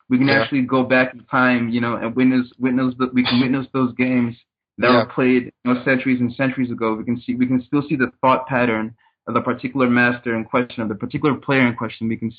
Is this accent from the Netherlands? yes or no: yes; Netherlands; during my time growing up in the Netherlands